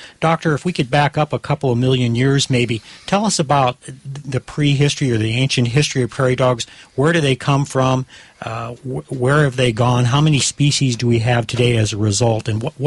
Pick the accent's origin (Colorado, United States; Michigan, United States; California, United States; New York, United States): Colorado, United States; Aurora; growing up in Aurora, I would often see prairie dogs actually crossing Alameda and Tower Road and some of the streets out there.